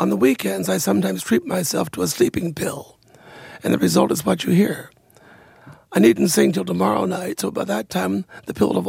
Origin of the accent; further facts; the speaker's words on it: Danville, Illinois, United States; Well, in Danville at that time, there were two sections of town that allowed Negroes to buy or to rent property.